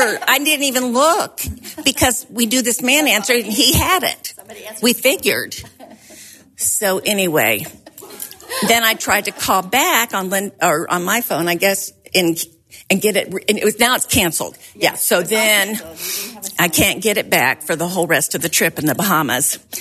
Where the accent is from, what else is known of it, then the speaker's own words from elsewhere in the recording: Rochester, New York, United States; born there; I was born in 1954 in Rochester, New York. My dad was going to the Eastman School of Music at the time, getting his master's degree.